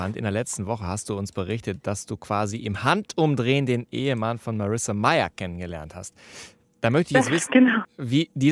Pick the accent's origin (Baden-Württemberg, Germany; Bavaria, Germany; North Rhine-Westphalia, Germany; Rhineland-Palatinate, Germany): North Rhine-Westphalia, Germany; Verl; Ja, ich komme aus Verl.